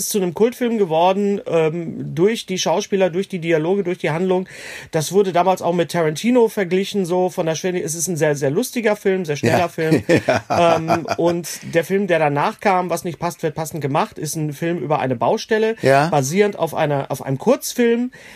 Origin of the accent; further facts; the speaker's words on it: North Rhine-Westphalia, Germany; Filme, die aus meiner Heimat kommen. Nicht aus Westdeutschland, sondern genau genommen aus dem Ruhrgebiet.